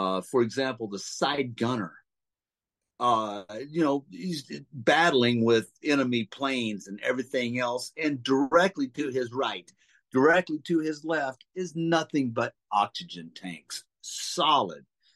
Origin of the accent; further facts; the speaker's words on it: Grand Prairie, Texas, United States; When we were growing up in Grand Prairie, Texas.